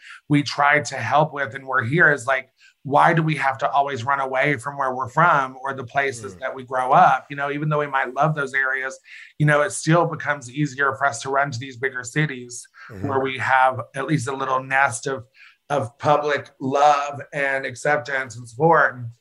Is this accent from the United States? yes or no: yes; Bluff City, Tennessee, United States; also born or lived in Bristol, Tennessee / Johnson City; So I was born in Bristol, Tennessee. And I grew up in like Bluff City, Bristol, Tennessee area. And then like as an adult, I went to college at East Tennessee State University. So I lived in Johnson City.